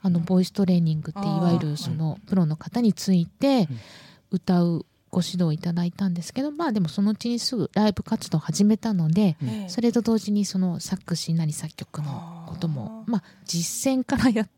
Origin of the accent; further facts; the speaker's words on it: Joetsu, Niigata, Japan; now in Tokyo, Japan; 最近上越に帰ってくる機会が多くなってきて、うん、ですごく自分のふるさとをちょっと改めて見直すようになっているんですね。 はい、で東京と上越の2拠点生活もいいなってちょっと思うようになっていて